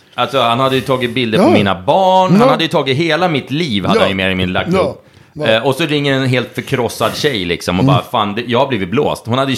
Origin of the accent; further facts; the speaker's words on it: Norrtälje, Stockholm County, Sweden; Norrtäljekille, det är ju där jag kommer ifrån. Det är mycket innavel där uppe.